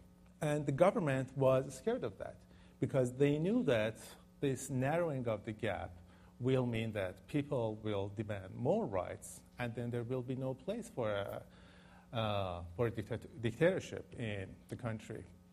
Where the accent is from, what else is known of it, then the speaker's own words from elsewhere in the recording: Canada; I'm just Canadian.